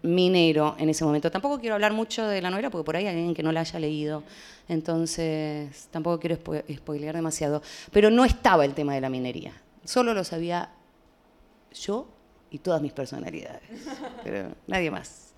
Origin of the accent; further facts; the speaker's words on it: Buenos Aires, Argentina; Entonces, si bien soy de Buenos Aires, conozco ya con los años lo que es la vida de pueblo.